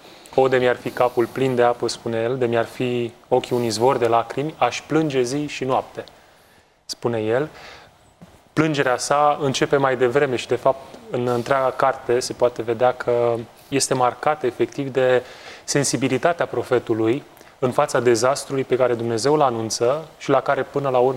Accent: Bucharest, Romania; Vin din București, sunt pastor asistent în Biserica Adventistă Labirint.

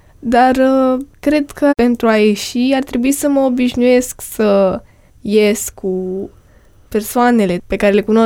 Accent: Romania; nu văd ceva extraordinar dacă eu sunt din România și tu ești din, nu știu, Croația

